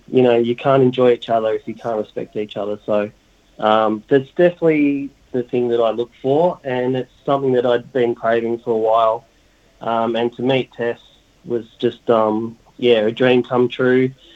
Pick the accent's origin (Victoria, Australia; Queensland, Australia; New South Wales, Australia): Victoria, Australia; Melbourne; I grew up in Clayton, Melbourne, It was quite a multicultural neighborhood